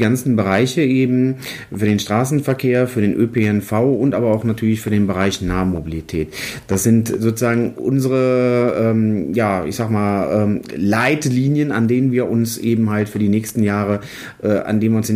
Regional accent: Cologne, North Rhine-Westphalia, Germany; Ich selber bin aus der Stadt Köln

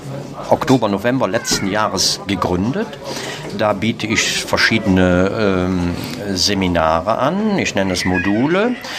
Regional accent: Mönchengladbach, North Rhine-Westphalia, Germany; Ich komme aus Mönchengladbach

